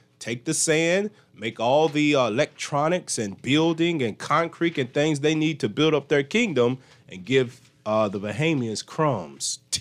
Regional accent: United States; I hate to say this to my Baptist brothers, but I was raised Baptist in the States.

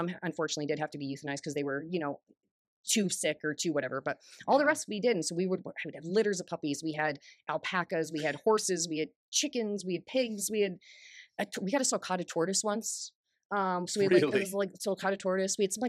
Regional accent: Colorado, United States; also born or lived in New York; So I grew up in Colorado. And my dad was a retired New York State trooper. And so when my dad, so I was actually born in New York, but raised in Colorado.

